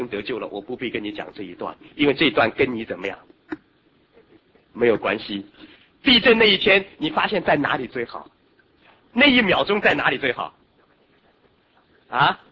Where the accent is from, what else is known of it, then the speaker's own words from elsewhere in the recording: Hong Kong; 我是香港人